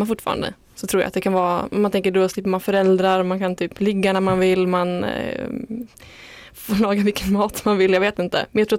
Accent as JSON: {"language": "Swedish", "region": "Norrland", "country": "Sweden", "lives_now": "Gothenburg, Sweden", "said": "Alltså jag är ju inte från Göteborg. Jag kommer från en liten ort i södra Norrland."}